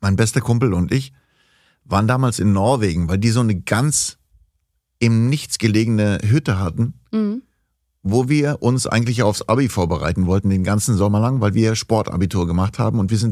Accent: Baden-Württemberg, Germany; Ich war ja aus dem Schwarzwald, wo nichts passiert.

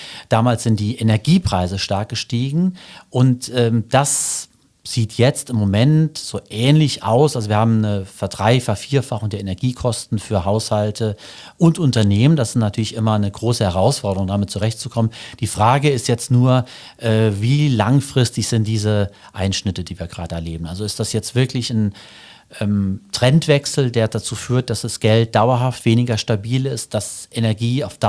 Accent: Sotzweiler, Saarland, Germany; ich bin geboren in Sotzweiler und aufgewachsen hier im Saarland, war hier auf der Schule und habe auch angefangen zu studieren im Saarland.

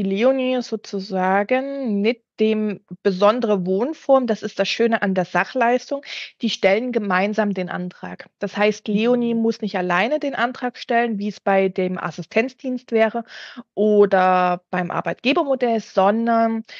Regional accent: Saxony, Germany; in Sachsen, also wo ich herkomme

